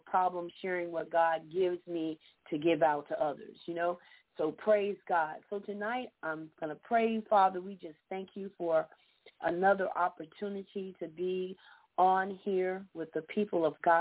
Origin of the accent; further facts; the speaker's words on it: Georgia, United States; I'm from Georgia.